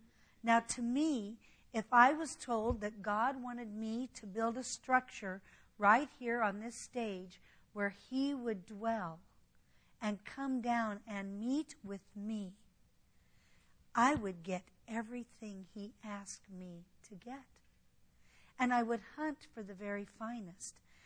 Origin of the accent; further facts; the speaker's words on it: Colorado, United States; I was raised in Colorado. Cottonwood was rampant in Colorado, grew naturally there.